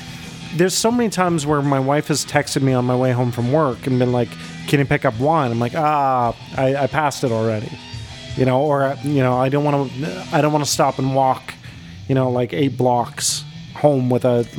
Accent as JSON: {"language": "English", "town": "Calgary", "region": "Alberta", "country": "Canada", "tie": "born or raised there", "said": "back in my hometown of Calgary, it was time-based. So you had 90 minutes, and Calgary is a much smaller place."}